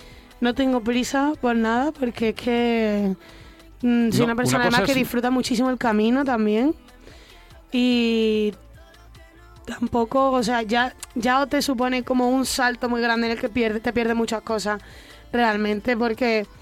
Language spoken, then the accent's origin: Spanish; Mijas, Andalusia, Spain; also born or lived in Almería / Granada; now in Madrid, Spain; he vivido en Almería, he vivido en Granada, he vivido aquí en Madrid. Dentro de Málaga he vivido en muchos sitios. Como en Mijas, en Fuengirola, en la Costa del Sol